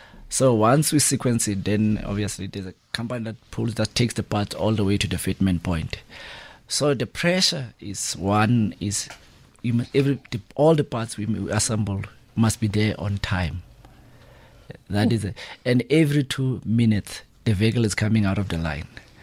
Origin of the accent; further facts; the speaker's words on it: Port Elizabeth, Eastern Cape, South Africa; also born or lived in Alexandria; I'm from the Eastern Cape originally, mm-hmm. in a small rural farm called Alexandria, mm-hmm. East Coast of between Port Elizabeth and PE. I'm from that region. And then I grew up in Port Elizabeth. I studied there.